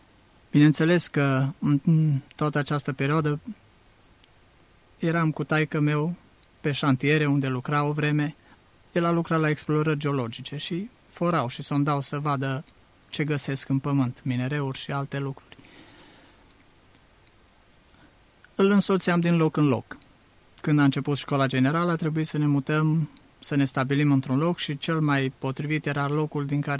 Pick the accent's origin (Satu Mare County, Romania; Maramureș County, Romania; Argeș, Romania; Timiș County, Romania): Maramureș County, Romania; Baia Mare; M-am născut la Baia Mare și primii ani din viață i-am crescut pe șantier, printre mașini, șanțuri și alte lucruri care sunt legate de o exploatare mineră